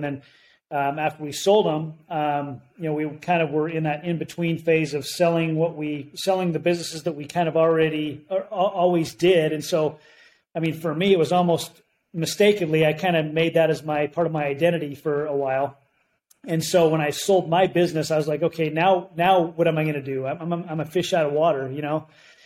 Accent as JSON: {"language": "English", "region": "Utah", "country": "United States", "tie": "born or raised there", "said": "But my background, I grew up in Utah, in the United States, and Northern Utah, and great parents"}